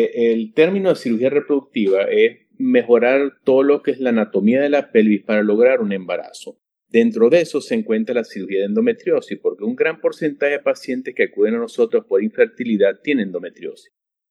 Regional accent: Venezuela; soy de Venezuela, me encuentro en la soleada ciudad de Maracaibo.

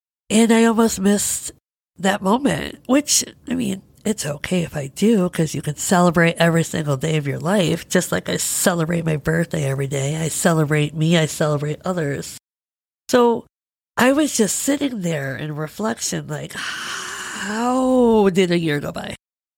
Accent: Midwest, United States; And I told you I'm from the Midwest.

